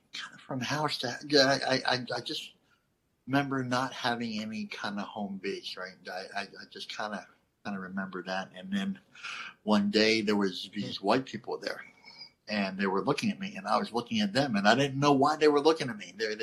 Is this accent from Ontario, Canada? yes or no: no; Saskatchewan, Canada; Sotichot, Fishing Lake First Nation, Saskatchewan, Canada, Treaty 4 Territory, Anishinaabe